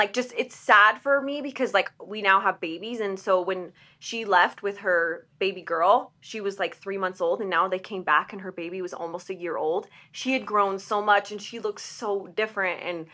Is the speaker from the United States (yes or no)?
yes; Las Vegas, Nevada, United States; Me and my sister are born and raised in Vegas.